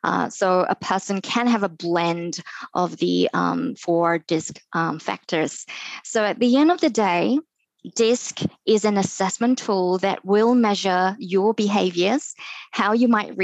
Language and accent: English; Singapore; born there; to cut a long story short, I was born in Singapore.